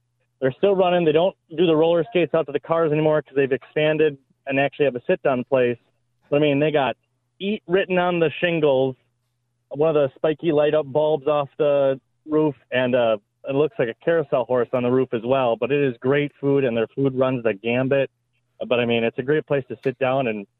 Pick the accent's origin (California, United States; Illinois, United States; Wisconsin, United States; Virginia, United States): Wisconsin, United States; Junction City; So originally I'm actually from Junction City, Wisconsin